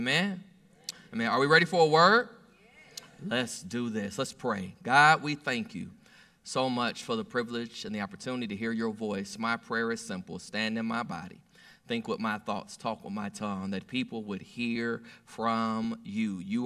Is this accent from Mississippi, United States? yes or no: no; Fort Worth, Texas, United States; from Fort Worth, Texas.